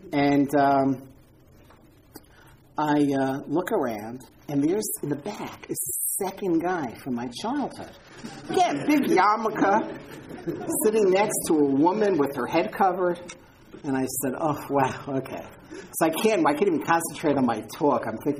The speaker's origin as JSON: {"language": "English", "town": "Far Rockaway", "region": "New York", "country": "United States", "tie": "born or raised there", "said": "I grew up in Far Rockaway, New York, very different place back then."}